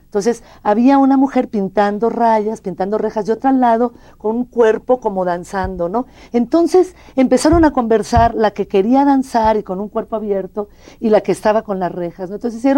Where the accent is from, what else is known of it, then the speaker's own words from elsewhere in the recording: Mexico; Nosotros somos mexicanos y hemos visto los murales en Palacio Nacional y en todos lados.